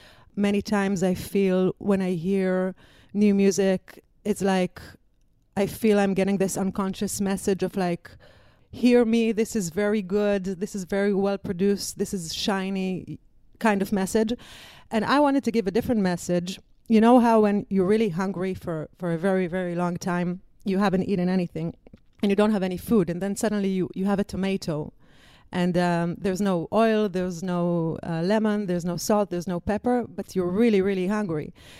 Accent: Israel; English is a second language; I came from Israel.

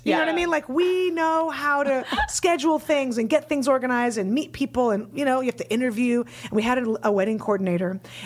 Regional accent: San Francisco, California, United States; I'm from San Francisco.

